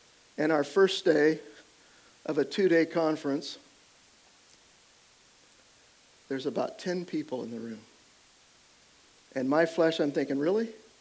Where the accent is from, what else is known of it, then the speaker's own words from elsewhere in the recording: Modesto, California, United States; Modesto. I said, that's my hometown.